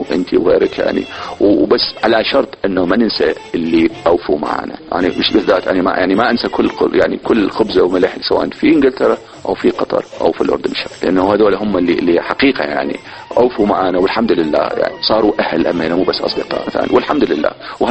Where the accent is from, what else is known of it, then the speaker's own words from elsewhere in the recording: Iraq; احنا كعراقيين